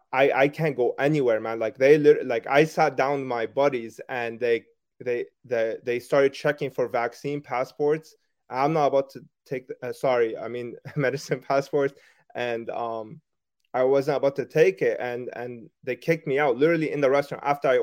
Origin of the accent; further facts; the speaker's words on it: Canada; I'm from Canada, right?